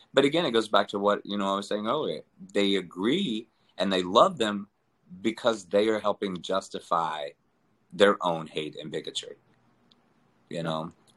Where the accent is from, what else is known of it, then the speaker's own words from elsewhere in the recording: Deep South, United States; Growing up in the Deep South, you know, in a Southern Baptist family, I'd heard my whole life that I was going to hell.